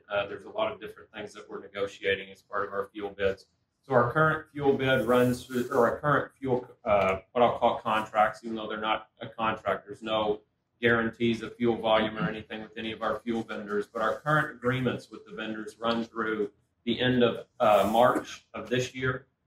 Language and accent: English; Canada; now in Springfield, United States; I am Canadian, and I will say that I remember now why I left Canada. Whenever I step outside in Springfield, Missouri, it's a little cold for me